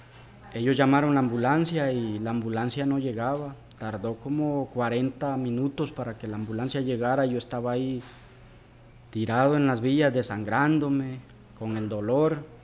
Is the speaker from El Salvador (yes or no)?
yes; El Salvador; now in Monterrey, Mexico; Les dije, soy del Salvador. Y pues no tengo a nadie.